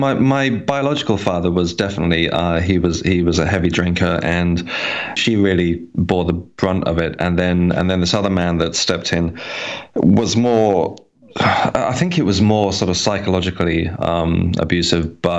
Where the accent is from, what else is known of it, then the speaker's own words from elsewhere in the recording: South East England, United Kingdom; I grew up on the Isle of Wight, which, as you know, is a very rural place at the south of England, and there wasn't that much to do.